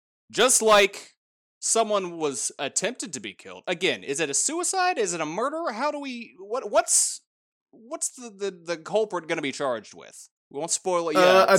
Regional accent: United States; And I'm an American, and that means I don't have to respect those who disagree.

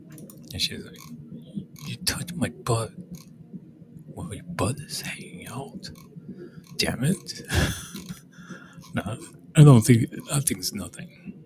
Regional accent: New Jersey, United States; North Jersey, like Bergen County, like where I grew up. Where you from, man? Where you from? I'm from Bergen County.

